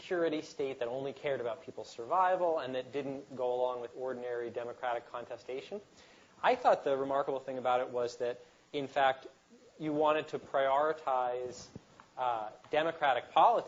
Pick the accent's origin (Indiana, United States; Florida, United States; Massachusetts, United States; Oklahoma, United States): Massachusetts, United States; I think about Plymouth Rock, because I grew up in Massachusetts, you know, where the first colonists landed